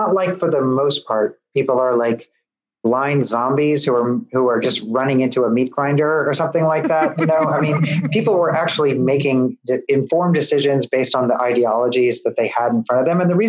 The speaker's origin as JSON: {"language": "English", "region": "Midwest", "country": "United States", "said": "I'm a Midwesterner."}